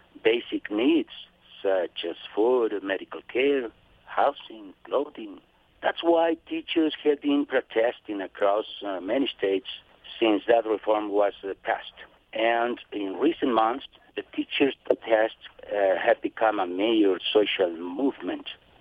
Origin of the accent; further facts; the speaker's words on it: Chihuahua, Mexico; I'm from Chihuahua, Mexico.